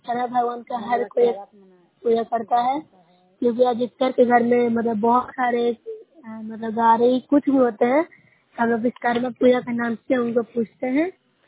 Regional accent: Nalanda, Bihar, India; मैं नौसरे प्रखंड से हूँ, जिला नालंदा से बोल रही हूँ।

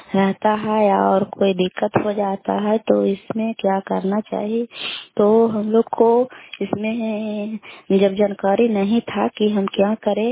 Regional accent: Kalyanpur, Bihar, India; घर कल्याणपुर वाली बेलछी पंचायत तरखान चंडी जिला लालंदा का निवासी हूँ।

